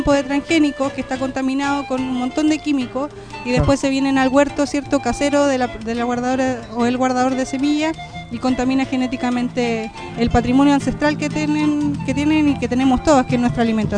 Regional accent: Paine, Santiago Metropolitan Region, Chile; Nosotros somos de acá de Paine, somos de Chile, somos del Gualmapu, somos de donde somos y tenemos nuestra propia identidad, nuestras propias costumbres

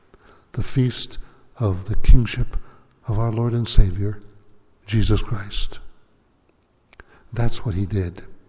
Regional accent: United States; Actually, I'm very American. I love my country.

